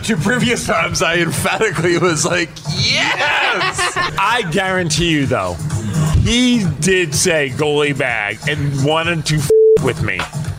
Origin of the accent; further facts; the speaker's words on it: Puyallup, Washington, United States; Like, sir, where are you from? I'm like, Puyallup.